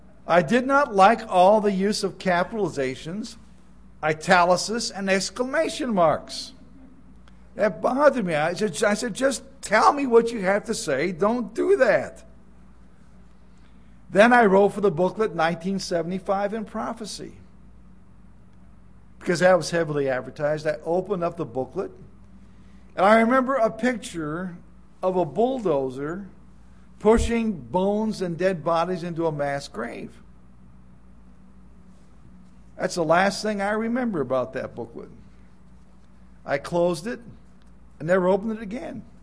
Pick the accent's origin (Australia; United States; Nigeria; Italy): United States; Gary, Indiana; Now remember, I'm the kid from Gary, Indiana. You know, I'm from the Music Man … Gary, Indiana is my hometown.